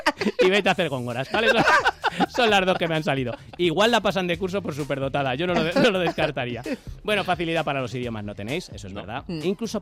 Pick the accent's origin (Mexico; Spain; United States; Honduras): Spain; Basque Country; Los cachalotes, que soy vasco.